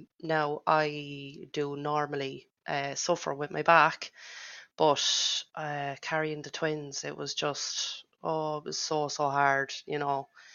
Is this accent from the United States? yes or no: no; Leinster, Ireland; I'm from Offaly.